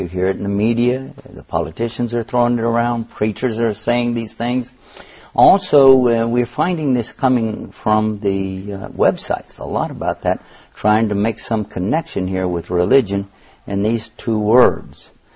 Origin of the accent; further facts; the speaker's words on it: Ohio, United States; especially when I was growing up in Ohio